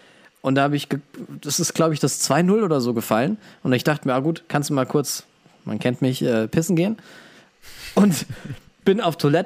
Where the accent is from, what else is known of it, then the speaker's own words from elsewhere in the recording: Offenbach, Hesse, Germany; und ich komme aus Offenbach